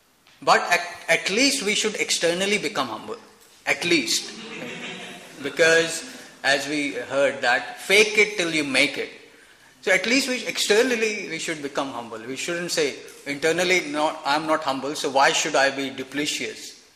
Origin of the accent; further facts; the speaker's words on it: India; born there; English is a second language; You know, they'll say, externally we can be, I was born in India, externally we can be very humble.